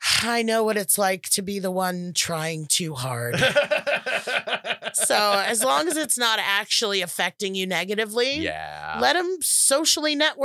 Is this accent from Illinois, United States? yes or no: no; California, United States; So I'm super from the Valley today. I am from the San Fernando Valley where Valley girls come from.